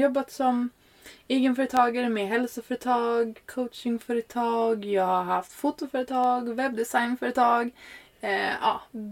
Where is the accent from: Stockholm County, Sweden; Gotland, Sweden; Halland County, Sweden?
Stockholm County, Sweden; Stockholm; Jag kommer ju från Stockholm. I botten så är jag ju norrlänning, ja. Men är uppväxt i Stockholm